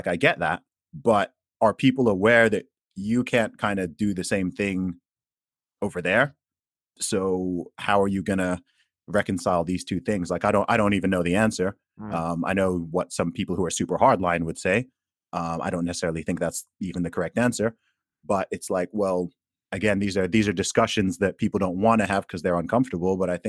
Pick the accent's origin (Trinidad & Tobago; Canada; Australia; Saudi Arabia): Saudi Arabia; I myself grew up in Saudi Arabia. Mm. Right? I grew up in the Middle East. I grew up in a place similar to yourself without this right to free speech and, you know, essentially a theocracy.